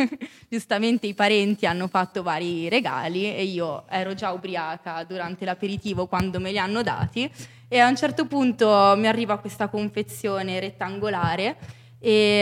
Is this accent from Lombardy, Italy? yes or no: no; Treviso, Veneto, Italy; sono la prima nordica che viene a parlare qui, quindi sì, vengo da Treviso.